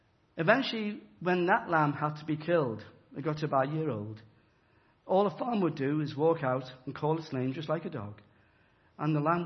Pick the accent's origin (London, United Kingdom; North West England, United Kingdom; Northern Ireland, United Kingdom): North West England, United Kingdom; Liverpool; So I was brought up in Liverpool, and burned there.